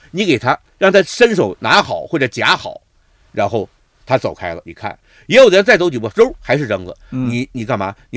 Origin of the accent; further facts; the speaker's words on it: Changchun, Jilin, China; 2008年我回长春，我老家想弄一台话剧